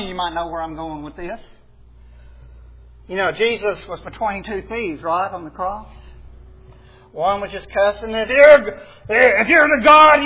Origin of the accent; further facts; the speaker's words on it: Arkansas, United States; Now, we're from Arkansas.